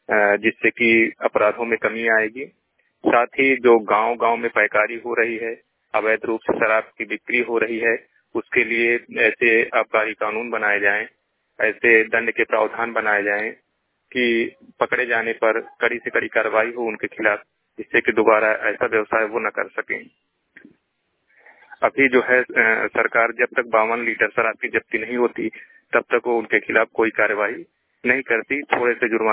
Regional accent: Suti, Madhya Pradesh, India; मैं ग्राम पंचायत सूती, ग्राम सूती, तहसील देवथर, जिला रीवा का रहने वाला हूं और मैं एक सामान्य कृषक हूं।

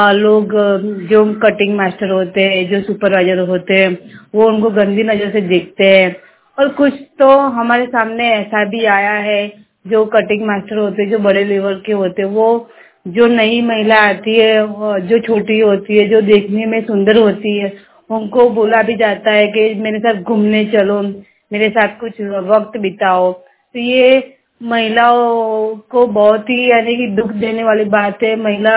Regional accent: Ahmedabad, Gujarat, India; मैं अहमदाबाद की रहने वाली हूँ।

